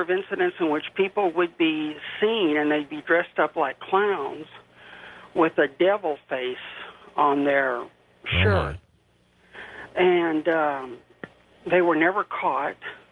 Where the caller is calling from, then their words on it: Texas, United States; I'm calling from Texas.